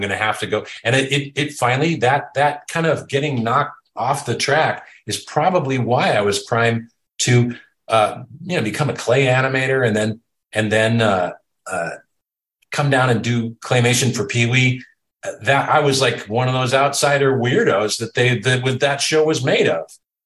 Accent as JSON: {"language": "English", "region": "Washington", "country": "United States", "said": "And I went to Washington, back to my home state, and went to Evergreen State College in Olympia"}